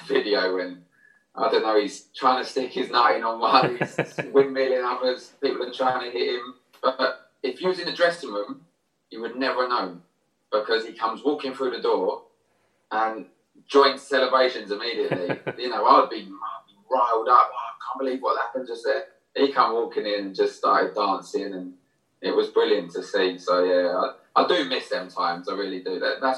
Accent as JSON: {"language": "English", "town": "Cheltenham", "region": "South West England", "country": "United Kingdom", "said": "I come from Cheltenham"}